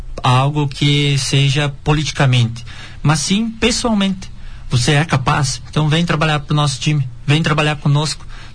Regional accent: Marema, Santa Catarina, Brazil; Eu sou de Marema.

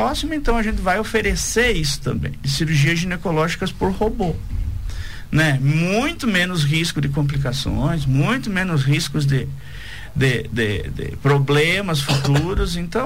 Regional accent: Xaxim, Santa Catarina, Brazil; Voltei para minha terra, voltei para minha cidade

